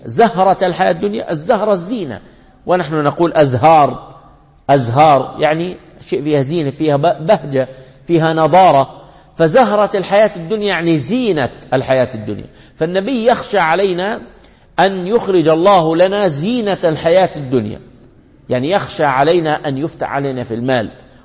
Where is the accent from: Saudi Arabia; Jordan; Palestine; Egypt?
Jordan; الذين يسكنون في الفلل في أرقى الأماكن عندنا في الأردن